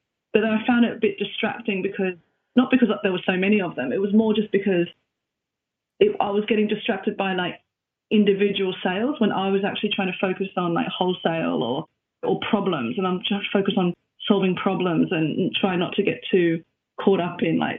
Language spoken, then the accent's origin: English; Australia; I'm from Australia and my partner's from Sweden and we live here and we've got 2 kids.